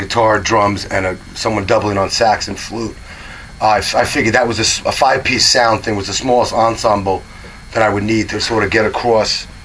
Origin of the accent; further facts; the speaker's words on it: New Rochelle, New York, United States; I was raised in New Rochelle primarily, right.